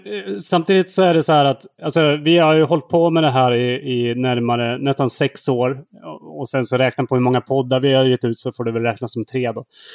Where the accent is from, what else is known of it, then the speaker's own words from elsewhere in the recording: Trollhättan, Västra Götaland County, Sweden; jag är ju från Trollhättan, som är nära västkusten, och det är inte alls långt till Norge.